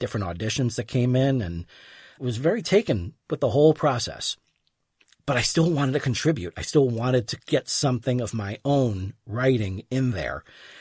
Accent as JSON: {"language": "English", "town": "Poughkeepsie", "region": "New York", "country": "United States", "tie": "born or raised there", "moved": "yes", "lives_now": "Virginia, United States", "said": "I was in drama club when I grew up in Poughkeepsie, New York."}